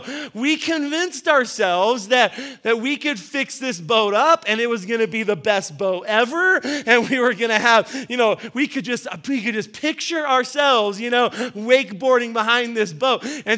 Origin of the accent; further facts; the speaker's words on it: Albuquerque, New Mexico, United States; I grew up here in Albuquerque, and so there's not very many lakes nearby.